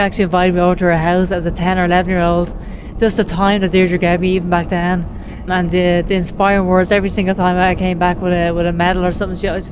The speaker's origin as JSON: {"language": "English", "country": "Ireland", "said": "And I carry that Irish so proudly as well. I love the fact that I'm Irish."}